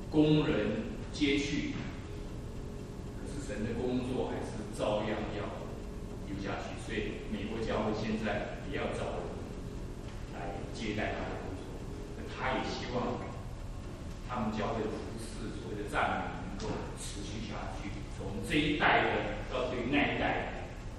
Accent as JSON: {"language": "Chinese", "country": "Taiwan", "said": "你我离乡背景，我从台湾来，你们从中国来"}